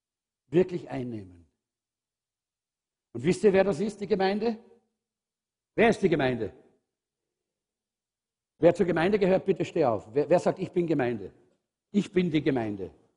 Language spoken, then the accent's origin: German; Austria; wir sind halt Österreicher und Österreich-Umgebung.